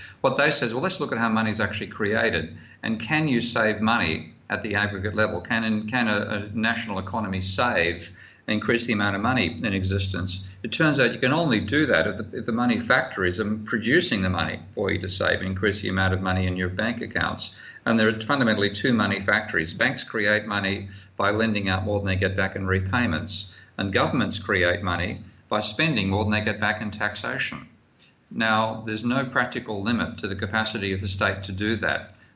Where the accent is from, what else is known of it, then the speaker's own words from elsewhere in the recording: Australia; pardon me being an Australian there and swearing